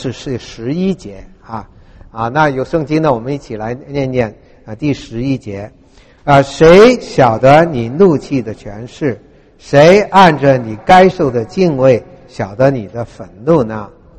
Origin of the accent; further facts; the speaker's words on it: China; 我想我们中国人都同意吧啊，不可杀人对吗？